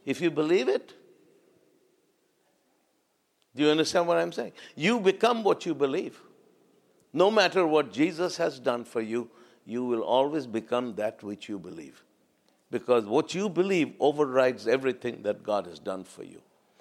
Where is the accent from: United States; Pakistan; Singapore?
Pakistan; where I grew up in Pakistan, we have those tiny little thorn bushes.